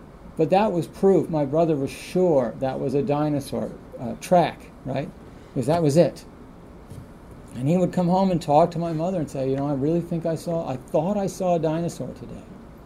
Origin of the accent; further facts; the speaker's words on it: Baltimore, Maryland, United States; I know that when I was young, growing up in Baltimore, my family lived in Baltimore, Maryland for a while, in an apartment complex.